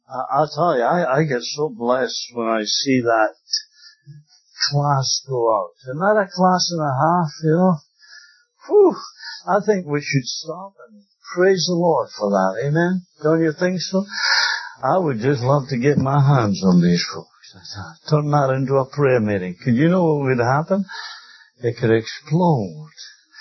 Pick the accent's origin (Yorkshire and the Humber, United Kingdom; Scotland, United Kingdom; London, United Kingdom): Scotland, United Kingdom; I'm a Scotsman. I do everything on the cheap.